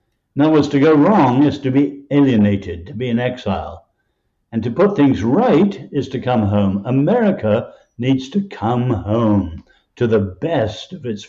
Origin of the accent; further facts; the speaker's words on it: England, United Kingdom; now in United States; I grew up in England under Winston Churchill.